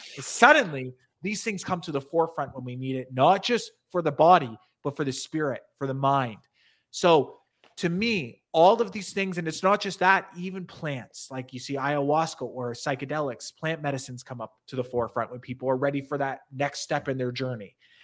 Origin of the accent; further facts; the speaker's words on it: Canada; I'm coming from Canada.